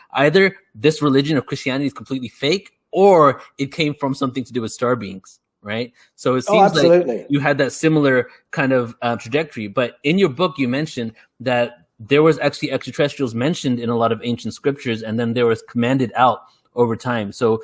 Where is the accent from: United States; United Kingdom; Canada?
United Kingdom; England; born there; I was raised Hindu, I was born in England, and I celebrated Christmas every year